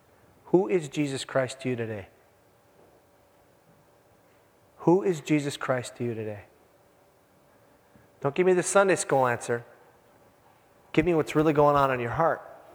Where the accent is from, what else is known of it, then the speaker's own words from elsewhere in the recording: Minnesota, United States; I'm from the Iron Range, and I was blushing a few times.